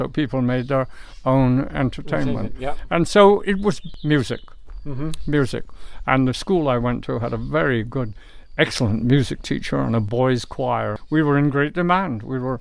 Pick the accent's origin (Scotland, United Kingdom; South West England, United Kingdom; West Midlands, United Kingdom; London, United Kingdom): South West England, United Kingdom; But certainly I'm British and Cornish. And so I was born in Cornwall, which is the very southwesterly most tip of England or Britain, going down into the Atlantic, actually.